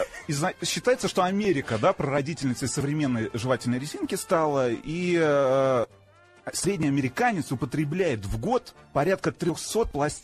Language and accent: Russian; Tajikistan; Знаете, в детстве в Таджикистане не было жевательной резинки.